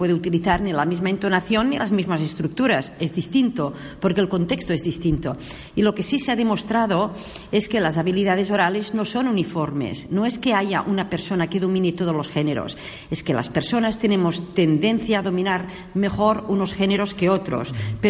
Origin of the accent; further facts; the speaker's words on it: Catalonia, Spain; voy a poner un ejemplo que como catalana pues lo conozco de primera mano